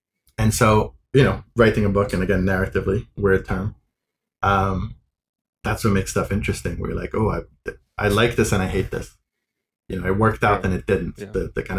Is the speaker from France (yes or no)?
yes; France; oh, I'm a little sort of half Arabic kid growing up in France